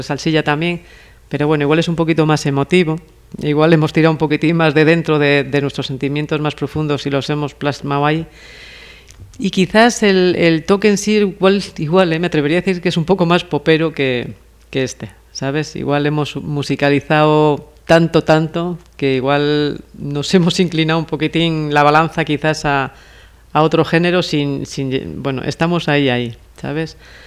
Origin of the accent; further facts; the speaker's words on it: Castile, Spain; also born or lived in Cantabria; Y no nací en Cantabria. Yo nací en Castilla. Nací en Castilla porque... Bueno, pues porque en aquellos años, pues mis padres, al igual que muchos otros, tenían que marchar de su lugar de origen porque no había para todos